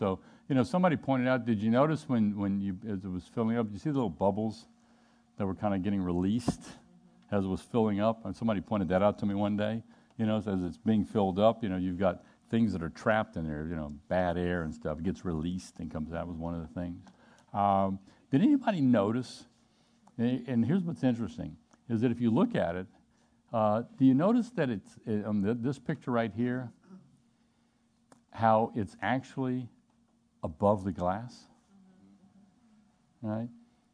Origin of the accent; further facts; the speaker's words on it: Louisiana, United States; Now, since I am from South Louisiana, I don't use the word dissipation a lot when I speak.